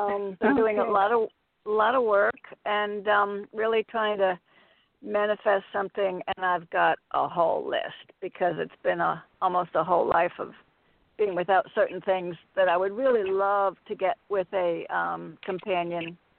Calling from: Connecticut, United States; in Connecticut.

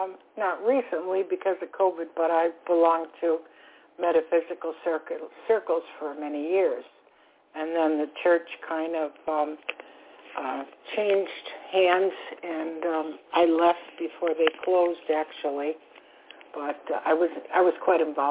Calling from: Florida, United States; I'm calling from Florida.

